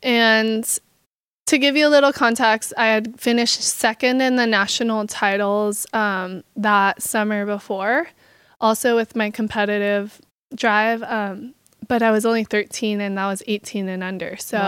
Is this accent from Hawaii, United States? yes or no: yes; Kauai, Hawaii, United States; So I was born and raised in Kauai, Hawaii, and both my parents surfed